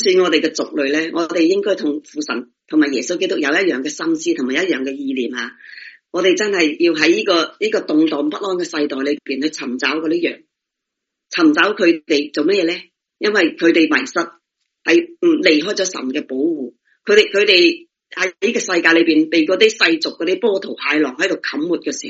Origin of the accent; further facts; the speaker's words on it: China; 我哋中国人八有九都系拜偶像系咪？